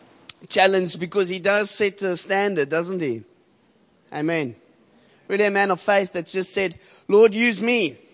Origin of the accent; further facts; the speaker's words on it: Cape Town, Western Cape, South Africa; I'm from Shofar, Cape Town, City Bowl.